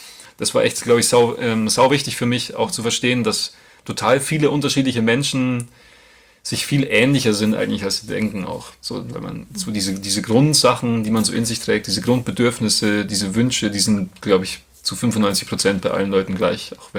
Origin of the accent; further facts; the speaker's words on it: Grassau, Bavaria, Germany; war jetzt in Grassau, es ist eh cool, wo ich herkomme, weil da gab es auch in den 60ern, 70ern schon, gab es eben eine Firma, die heißt Gorenje, die haben so Radios und Fernseher hergestellt und hatten immer schon sehr viele Gastarbeiter.